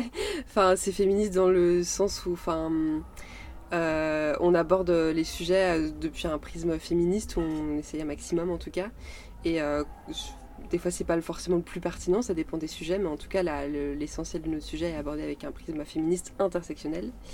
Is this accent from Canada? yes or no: no; Brittany, France; étant donné que je suis bretonne